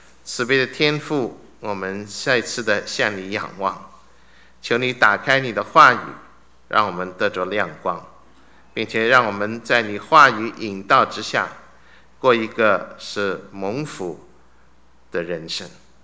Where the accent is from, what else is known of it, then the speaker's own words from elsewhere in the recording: Suzhou, Jiangsu, China; 因为我是苏州人，所以讲话软一点